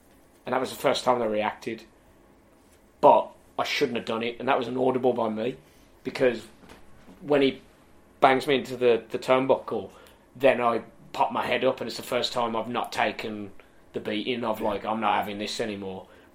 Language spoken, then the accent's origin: English; Birmingham, West Midlands, United Kingdom; it was, like, in Birmingham as well. And I do love my hometown.